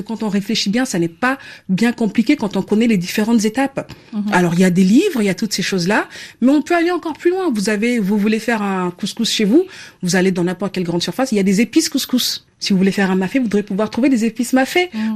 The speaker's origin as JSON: {"language": "French", "region": "Abidjan", "country": "Côte d’Ivoire", "tie": "born or raised there", "said": "dès mon enfance à Abidjan, dès les années 90, en fait."}